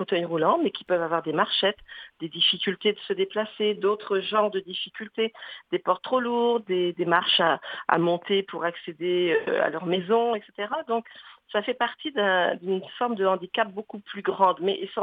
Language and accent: French; France; Mais je ne suis pas scandinave. Non? Je suis française.